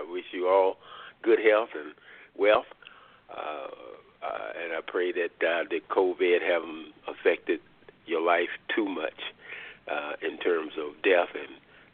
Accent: North Carolina, United States; now in Washington, United States; Yes, I'm in located in Washington, D.C. Been in this town for about 50 years now, probably. Born and raised in North Carolina

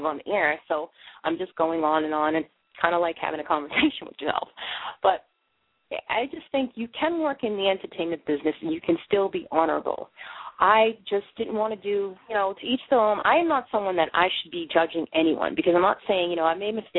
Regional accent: Boston, Massachusetts, United States; accent: Boston; even my Boston accent, people are like, you need to get rid of that. I'm like, why?

